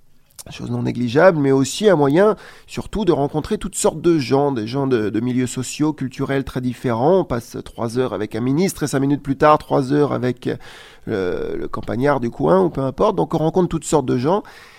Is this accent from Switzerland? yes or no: no; Strasbourg, Grand Est, France; mais je suis bien de Strasbourg